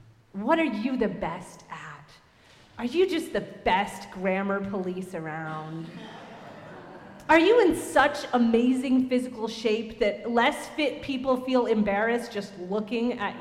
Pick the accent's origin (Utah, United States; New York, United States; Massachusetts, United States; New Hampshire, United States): New York, United States; New York City; I like to blame it on growing up in New York City